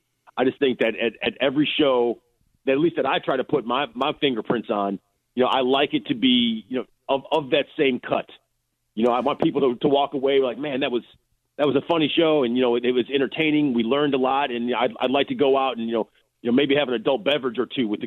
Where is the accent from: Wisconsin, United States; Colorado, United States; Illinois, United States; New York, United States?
Illinois, United States; Chicago; I'm from Chicago, you know, born and raised, and you know, I grew up as a Cubs fan